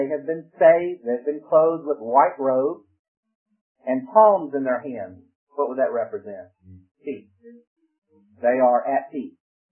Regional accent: Georgia, United States; When I come from Georgia, in the mountains, they have a tongue.

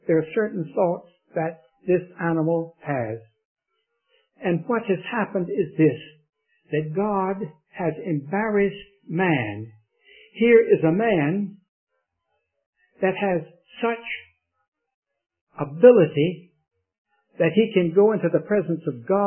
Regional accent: Raleigh, North Carolina, United States; I was born and brought up in Raleigh, North Carolina, and there were two junkyards

